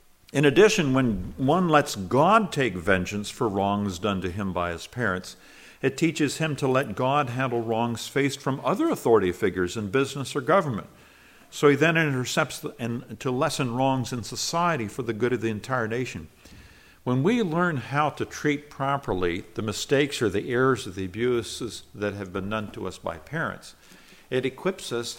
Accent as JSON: {"language": "English", "town": "Corning", "region": "California", "country": "United States", "tie": "born or raised there", "said": "I was raised in California, just south of Corning, California, is where you're familiar with Corning olives."}